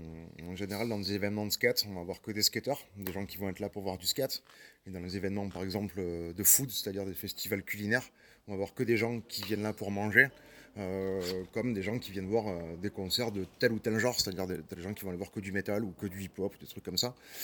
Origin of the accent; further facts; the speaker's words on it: Toulouse, Occitanie, France; Je suis originaire de Toulouse.